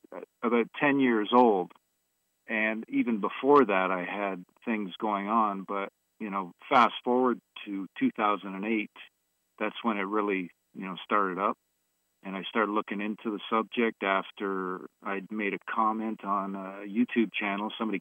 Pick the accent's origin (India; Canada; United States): Canada; Toronto, Ontario; I'm an Ontario resident, born here. You know, I was born in Toronto, and I live just north of the city. I've been here all my life, basically. And, you know, I'm in my early 50s at this point.